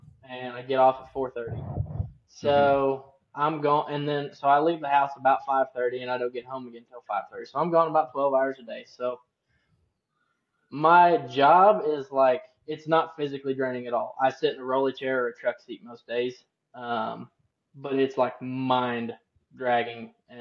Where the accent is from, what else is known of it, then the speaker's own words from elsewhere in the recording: El Dorado Springs, Missouri, United States; Yeah, so I'm 25. I'm from El Dorado Springs, Missouri. I'm married, and we have one baby girl.